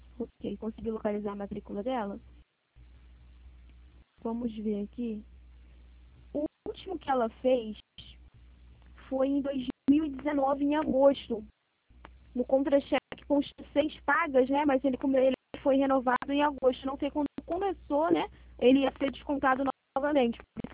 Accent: Rio de Janeiro, Brazil; Que também somos aqui do Rio.

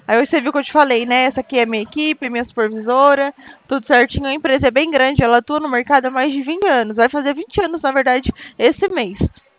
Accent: Presidente Prudente, São Paulo, Brazil; da onde eu falo é DDD 18. Ó, a gente é do estado de São Paulo e eu sou de Presidente Prudente. Aí Presidente Prudente é DDD 18.

